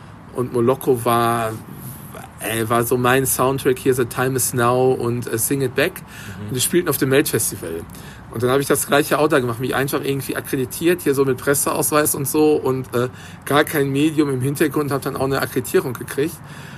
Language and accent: German; Mehrhoog, North Rhine-Westphalia, Germany; Und ich bin halt im Nachbardorf Meerhoog groß geworden.